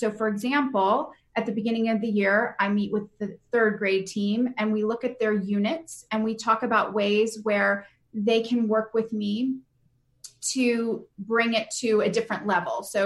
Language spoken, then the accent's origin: English; Texas, United States; kind of growing up in Texas and seeing the passion of the librarians there